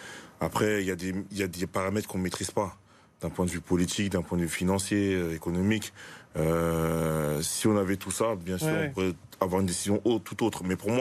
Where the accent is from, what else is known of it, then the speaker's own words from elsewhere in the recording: Aulnay-sous-Bois, Île-de-France, France; also born or lived in Villepinte, France; Non, parce que moi, je viens d'Aulnay sous bois et de Villepinte. Donc, voilà, je connais très bien le truc.